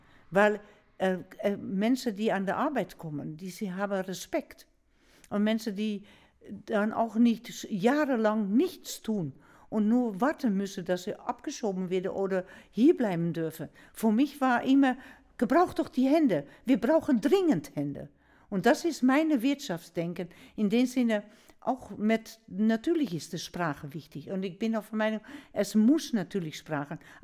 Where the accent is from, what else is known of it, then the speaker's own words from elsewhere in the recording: Netherlands; German is a second language; now in Germany; dass ich als Niederländerin würde sagen